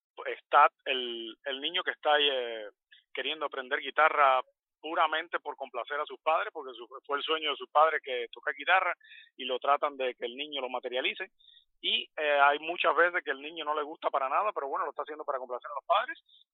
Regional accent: Holguín, Cuba; Soy oriundo de Cuba, de la ciudad de Holguín, la ciudad de los parques.

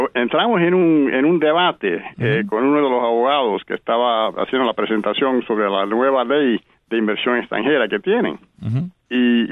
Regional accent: Cuba; born there; Sí, yo nací en Cuba. Mi mamá es cubana y mi papá americano, pero también nacido en Cuba. Así que yo era tercera generación.

